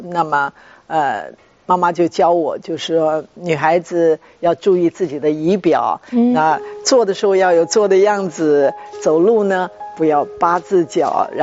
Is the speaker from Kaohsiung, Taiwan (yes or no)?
no; Taichung, Taiwan; 我们住在台中这个水南机场旁边的这个大石里，我们在那里长大的。